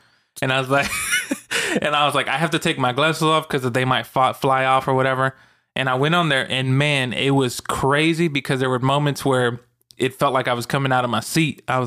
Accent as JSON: {"language": "English", "region": "Arkansas", "country": "United States", "tie": "born or raised there", "said": "growing up in Arkansas, we really didn't have big amusement parks in Arkansas. There's not really a big one unless you go to like, I think Fayetteville might have some, or no, there's actually a few in Little Rock near where I live"}